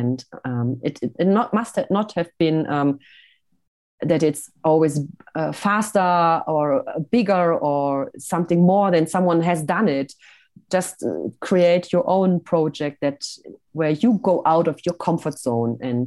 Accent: Switzerland; Sometimes I'm doing little videos here from my hometown. I call them Hello from Switzerland.

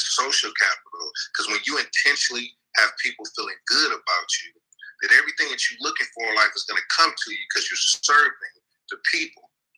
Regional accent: Oakland, California, United States; So I grew up in East Oakland from Brookfield. So that's the concrete jungle right there.

